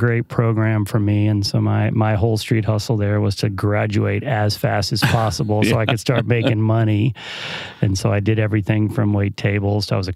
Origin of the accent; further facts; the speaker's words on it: Galveston, Texas, United States; I thought growing up in Galveston that I wanted to be in the hotel restaurant industry.